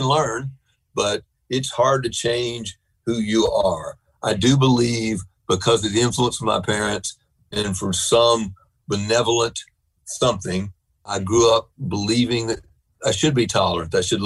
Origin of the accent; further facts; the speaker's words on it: North Carolina, United States; I grew up in North Carolina. I was fortunate to be raised by lovely people, my mom and dad.